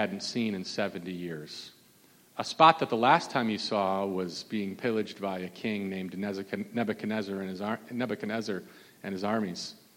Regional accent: Minnesota, United States; for those of you who don't know, I'm from Minnesota originally.

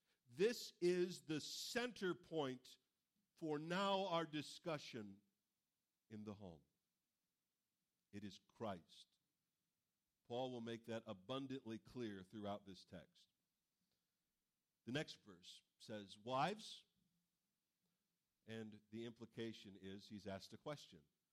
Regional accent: United States; I'm an American. I don't submit to nobody.

